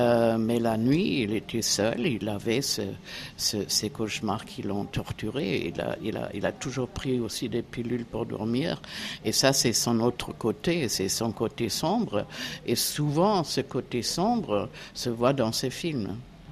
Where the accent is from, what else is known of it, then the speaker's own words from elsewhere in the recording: Germany; moved away as an adult; now in Paris, France; C'était au début des années 60. Je venais d'Allemagne.